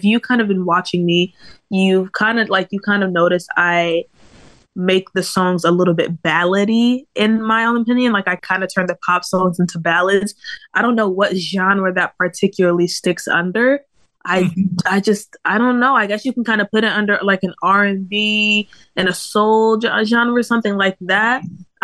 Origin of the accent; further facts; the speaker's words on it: Toledo, Ohio, United States; Yes, sir. I am from Toledo, Ohio.